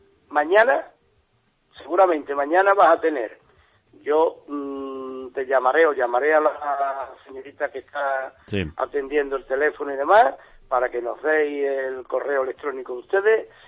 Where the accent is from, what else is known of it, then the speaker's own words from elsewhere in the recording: Andalusia, Spain; Andalucía somos todos, andaluces todos.